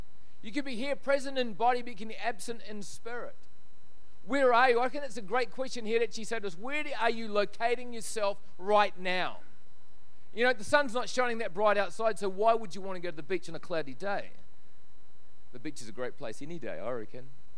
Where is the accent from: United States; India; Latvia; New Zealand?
New Zealand; now in Australia; I'm a Kiwi. I'm moving along. Anyway, but we've been in the country. Thank you, High Five. We've been in the country for 18 months.